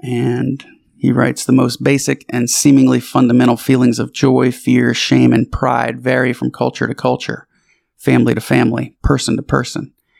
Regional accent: Louisiana, United States; also born or lived in Houston; where I grew up in Louisiana, we refer to our friends' parents as Miss or Mr., and then first name. And then when I got to Houston, my friends' parents were referred to by their first name

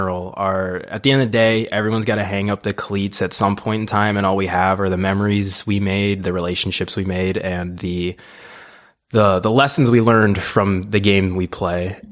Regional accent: Fulshear, Texas, United States; Yes, so I'm originally from Fulshear, Texas, Katy, Texas area.

